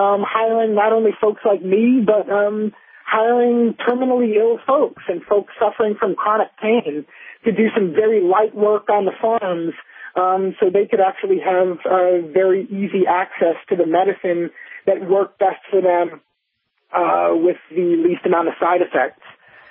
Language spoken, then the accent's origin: English; Michigan, United States; including my home state of Michigan.